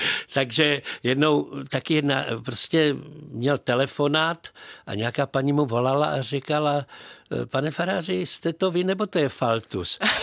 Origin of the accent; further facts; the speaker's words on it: Letohrad, Pardubice Region, Czechia; já jsem jako tedy Letohraďák